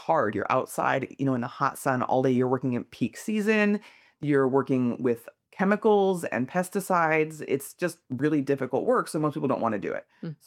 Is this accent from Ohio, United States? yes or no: yes; Ohio, United States; I grew up in Ohio, so I was like, oh, I know my state.